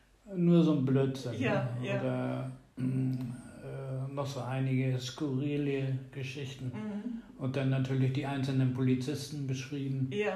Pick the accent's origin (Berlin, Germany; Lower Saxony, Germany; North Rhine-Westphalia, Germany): Lower Saxony, Germany; Wilhelmshaven; born there; der in Wilhelmshaven lebte, also meine Geburtsstadt.